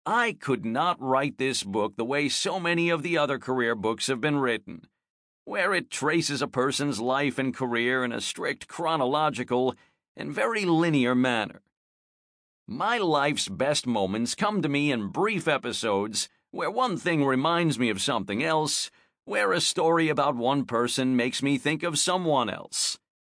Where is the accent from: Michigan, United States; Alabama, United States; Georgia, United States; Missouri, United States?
Alabama, United States; Birmingham; born there; I was born in Birmingham, Alabama.